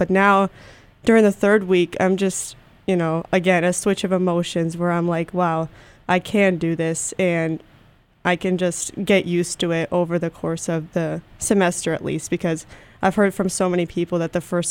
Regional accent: Holyoke, Massachusetts, United States; I'm from Holyoke, Massachusetts.

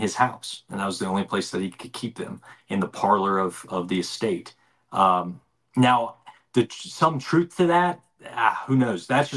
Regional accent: Virginia, United States; the Shenandoah Valley, which is northwestern Virginia, it's not Nova. I don't want anybody to think I'm from Nova, because I could never claim that.

